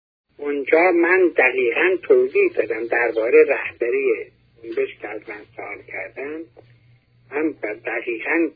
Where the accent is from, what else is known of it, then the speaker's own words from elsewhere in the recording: Iran; این زادگان فرزندان آزادگان، از ایرانم، از شهر آزادگان.